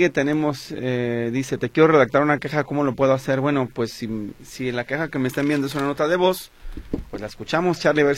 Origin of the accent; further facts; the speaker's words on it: Sayula, Jalisco, Mexico; soy de Sayula, Jalisco.